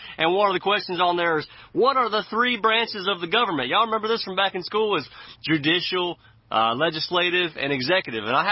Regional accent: Mississippi, United States; even though he's from New England, I'm from Mississippi.

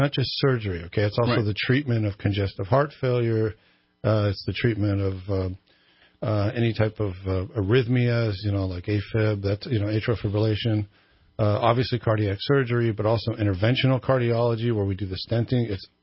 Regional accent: Carlsbad, California, United States; I came from Carlsbad, San Diego area, right down near Pendleton.

